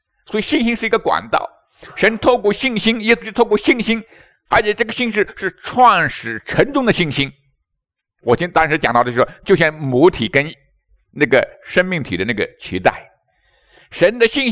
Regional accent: China; born there; 在中国，我们生下来就在，我自己的见证说，我生在口号里，我成长在口号里，

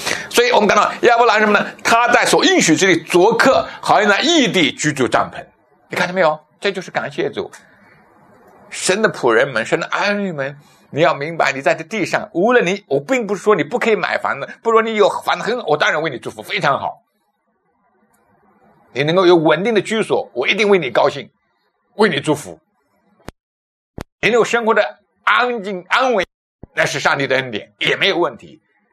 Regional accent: Jiangsu, China; also born or lived in Wuhan; 你老家在哪？我是江苏人。是的。那你还有呢？我说我第二故乡在哪里呢？是在武汉。为什么？因为我在武汉信主的。

